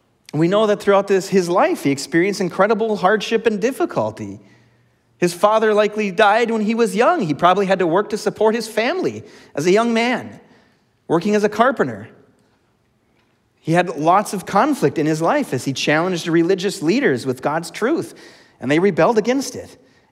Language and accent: English; Blaine, Minnesota, United States; Growing up in Blaine and living in Blaine most of my life